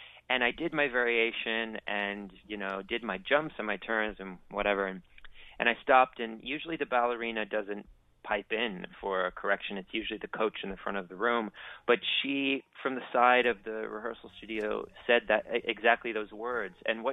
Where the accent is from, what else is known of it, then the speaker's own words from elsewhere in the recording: Phoenix, Arizona, United States; also born or lived in Rapid City, South Dakota; I was born in South Dakota in Rapid City, and then moved to Phoenix, Arizona, where I started really training hard and spent most of my childhood, my adolescence.